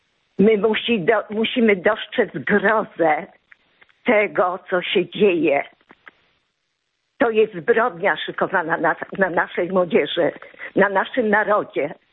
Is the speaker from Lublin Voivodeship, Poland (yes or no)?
no; Warsaw, Masovian Voivodeship, Poland; jestem rdzenną warszawianką